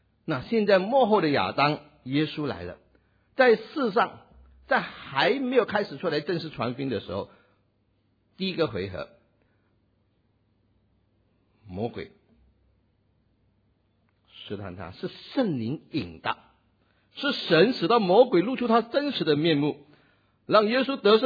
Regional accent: China; 我们中国人说知己知彼，百战百胜。

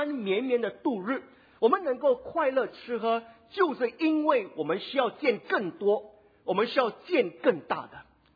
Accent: Singapore; 那不过可惜的就是我们新加坡人常常，或者我们自己常常以为我们不够。

